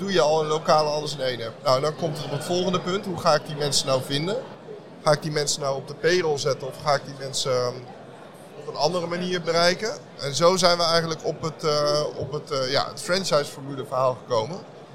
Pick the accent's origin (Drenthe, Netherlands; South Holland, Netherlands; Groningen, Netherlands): South Holland, Netherlands; Rotterdam; Ik kom uit Rotterdam.